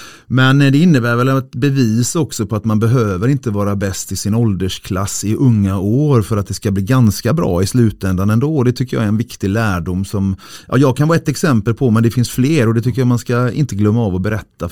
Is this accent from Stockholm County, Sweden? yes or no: no; Skepplanda, Västra Götaland County, Sweden; Jag är uppvuxen i Skepplanda utanför Göteborg